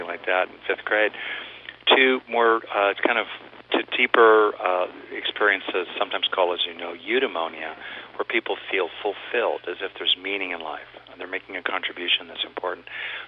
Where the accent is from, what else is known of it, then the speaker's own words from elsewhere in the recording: California, United States; I grew up in California, all right